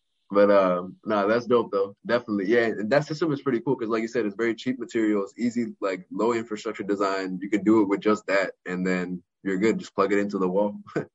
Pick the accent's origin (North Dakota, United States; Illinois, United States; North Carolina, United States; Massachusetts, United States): Massachusetts, United States; also born or lived in India; But I grew up in Massachusetts mainly. Went to India a lot when I was younger.